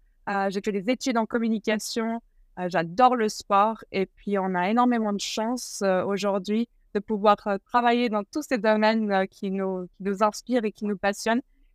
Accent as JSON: {"language": "French", "country": "Switzerland", "tie": "born there", "said": "je suis née en Suisse, aujourd'hui j'ai 31 ans"}